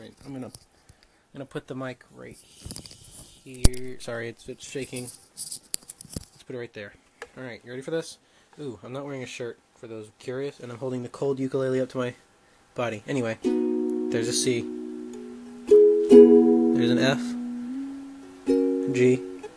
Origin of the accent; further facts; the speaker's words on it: Birmingham, Alabama, United States; I grew up in Birmingham. So that you pretty much pick Auburn or Alabama, and we are Auburn family.